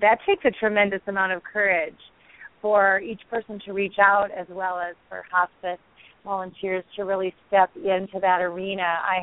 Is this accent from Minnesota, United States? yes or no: yes; Minnesota, United States; And, you know, being a sister city to Kansas up in Minnesota where I grew up, it was a big deal.